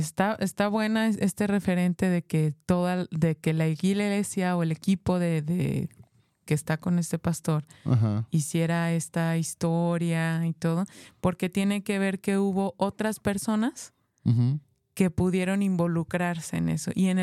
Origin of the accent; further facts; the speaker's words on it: Mexico; si nosotros como mexicanos, o sea, el otro lado del continente